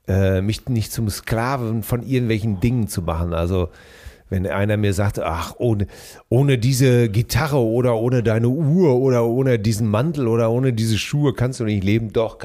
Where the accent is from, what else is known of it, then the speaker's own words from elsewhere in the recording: Hamm, North Rhine-Westphalia, Germany; Bei uns in Hamm gibt es auch einen Spezialausdruck, der heißt Jaust.